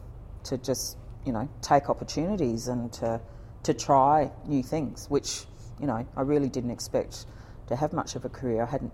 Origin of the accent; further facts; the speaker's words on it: Adelaide, South Australia, Australia; Adelaide, the Queen Victoria Hospital in 1970. I grew up in the suburbs of Gillis Plains, Fairview Park and Clearview.